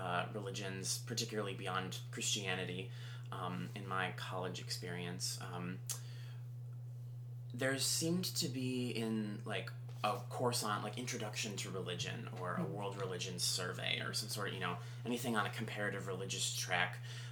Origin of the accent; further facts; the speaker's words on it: Ohio, United States; I'm originally from Ohio, the mild Midwest